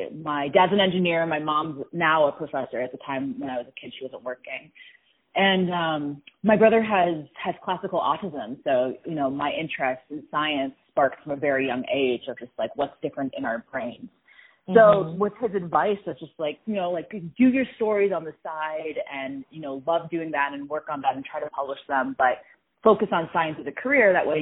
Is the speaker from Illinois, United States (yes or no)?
yes; Chicago, Illinois, United States; now in Reno, United States; The short of it is that I'm a child to Iranian immigrants. I was born and raised in Chicago. I currently live in Reno, which is very different from Chicago